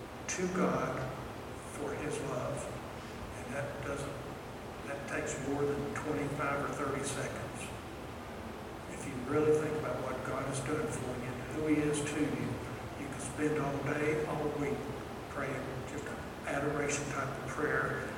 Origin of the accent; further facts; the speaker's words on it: Miami, Florida, United States; When I was growing up in Miami, we had what they call cat burglars.